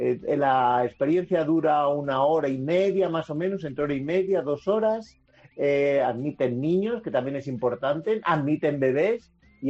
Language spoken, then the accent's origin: Spanish; Villacastín, Castile and León, Spain; cerca de mi pueblo, en Villacastín, tenemos un humedal pues que va y viene.